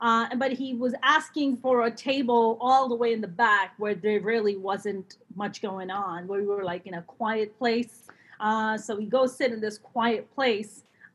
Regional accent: New York, United States; and I'm from the East Coast. He's also from the East Coast. We started talking, we're like, oh, we're both New Yorkers.

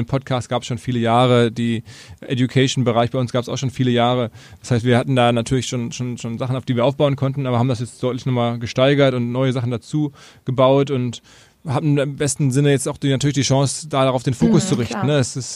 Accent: North Rhine-Westphalia, Germany; now in Hamburg, Germany; Unternehmer aus Hamburg, geboren im Ruhrgebiet, dort aufgewachsen

